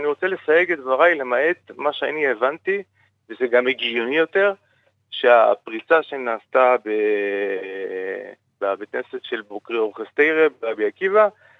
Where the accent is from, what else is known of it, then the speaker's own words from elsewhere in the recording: Bnei Brak, Tel Aviv District, Israel; אני יליד בני ברק, משפחתי מושרשת חזק מאוד בבני ברק, אני למעלה מ-40 שנה מכיר את בני ברק לפני ולפנים